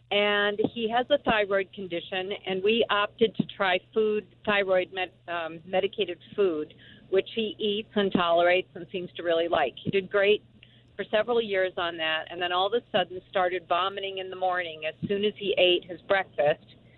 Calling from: Utica, New York, United States; I am actually calling from Utica, New York.

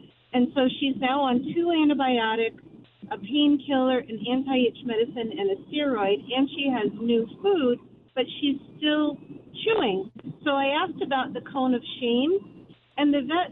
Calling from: Greenwich, New York, United States; Hello, I'm calling from Greenwich, New York.

